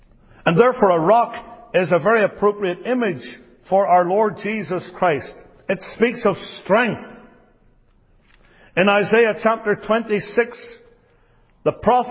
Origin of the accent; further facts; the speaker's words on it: Northern Ireland, United Kingdom; back in my home country in Northern Ireland. It's in County Down.